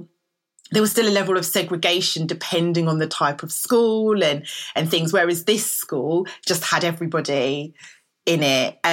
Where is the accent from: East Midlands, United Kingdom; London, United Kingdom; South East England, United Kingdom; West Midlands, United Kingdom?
London, United Kingdom; I grew up in West London, kind of Northwest London, which is really, really diverse.